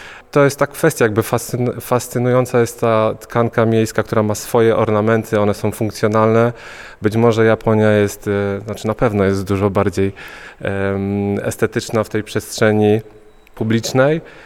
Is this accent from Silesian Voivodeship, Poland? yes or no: yes; Silesian Voivodeship, Poland; No ja jestem skromnym chłopakiem ze Śląska, który przyjechał tutaj przez Bielsko